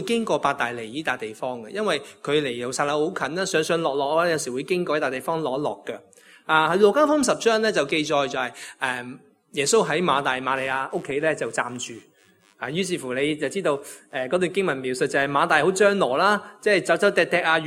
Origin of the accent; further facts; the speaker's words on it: Guangdong, China; accent: Cantonese; 特别我哋广东话，有时个语气好特别嘅